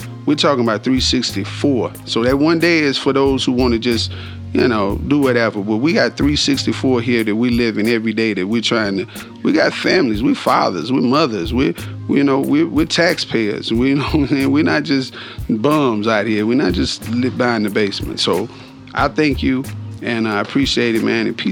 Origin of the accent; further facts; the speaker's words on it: Dallas, Texas, United States; I'm way from Dallas, Texas, to come here, and this man has motivated me to come here to Colorado, man.